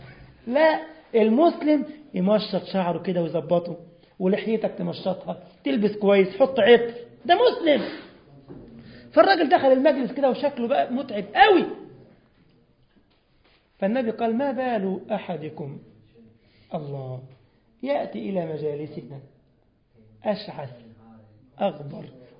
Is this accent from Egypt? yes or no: yes; Egypt; ده مثل عندنا في مصر كده